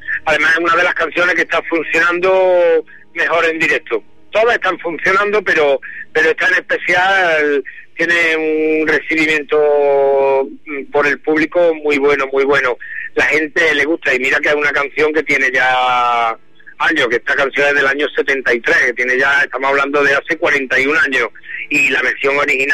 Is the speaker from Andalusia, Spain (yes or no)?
yes; Córdoba, Andalusia, Spain; born there; accent: Andalusian; yo no puedo cambiar ni quitar de un plumazo de que soy andaluz, de que he nacido en Córdoba, el deje ese siempre está ahí.